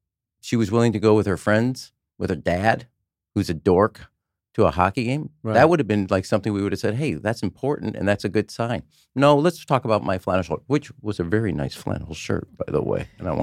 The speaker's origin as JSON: {"language": "English", "town": "Chicago", "region": "Illinois", "country": "United States", "said": "I'm from Chicago. You want to buy me?"}